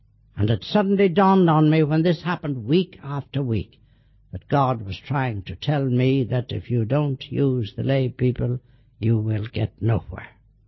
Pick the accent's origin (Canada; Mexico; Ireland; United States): Ireland; Dublin, Leinster; I came from Dublin, was educated in Belvedere College